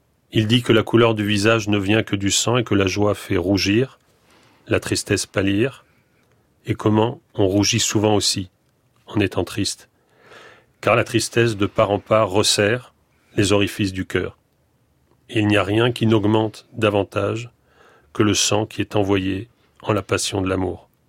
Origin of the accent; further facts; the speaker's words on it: Marseille, Provence-Alpes-Côte d'Azur, France; Est-ce parce que j'ai grandi à Marseille?